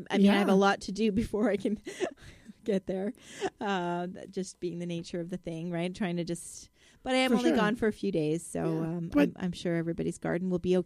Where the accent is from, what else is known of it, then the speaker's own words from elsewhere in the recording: Canada; because being Canadian, we can't bring plants back.